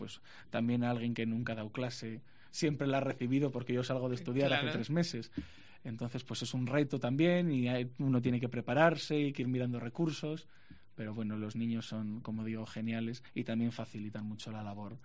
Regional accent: Santander, Cantabria, Spain; de mi tierra natal, de la diócesis de Santander

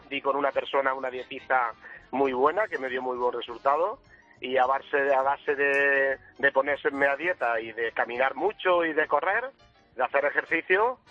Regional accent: Beas de Segura, Andalusia, Spain; yo no soy de Madrid, soy de la provincia de Jaén.

